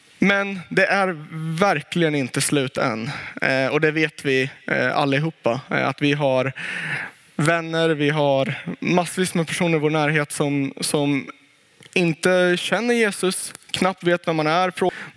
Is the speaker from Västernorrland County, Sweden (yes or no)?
no; Värmdö, Stockholm County, Sweden; now in Jönköping, Sweden; Jag kommer från Värmdö. Det sägs att det ska vara den bästa ön, men det finns väl olika meningar på det där. Men därifrån kommer jag. Det ligger i Stockholms skärgård. Och jag bor numera i Jönköping.